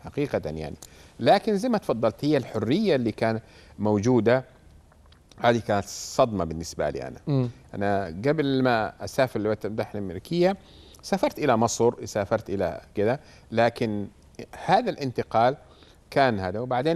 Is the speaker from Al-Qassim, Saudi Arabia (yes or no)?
no; Mecca, Makkah Province, Saudi Arabia; born there; من مواليد مكة المكرمة.